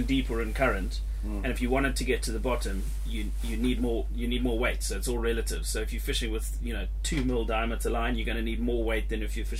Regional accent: Zimbabwe; now in United Kingdom; I was the same when I came from Zimbabwe.

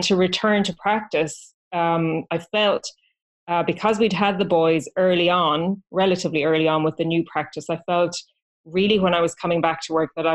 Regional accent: Ireland; being Irish. We Irish girls

